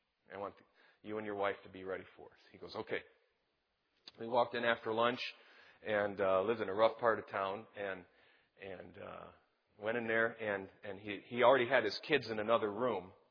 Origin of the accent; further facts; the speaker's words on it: Michigan, United States; I like to give a firm handshake, you know, unlike Ohio people. You know, I'm from Michigan.